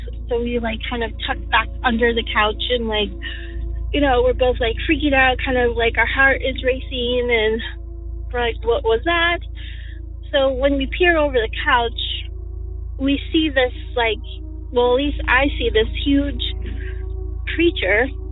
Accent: Oregon, United States; I'm from Eastern Oregon.

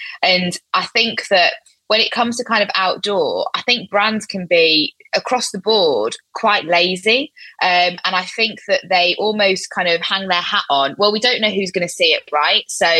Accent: South East England, United Kingdom; now in Manchester, United Kingdom; as you can probably tell, as a southerner, so I'm not even from Manchester, right? But I've lived here for 12 years

